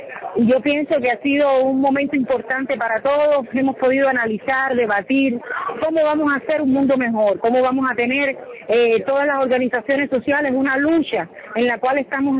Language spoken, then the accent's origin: Spanish; Cuba; Los cubanos nos indignamos mucho, y las cubanas sobre todo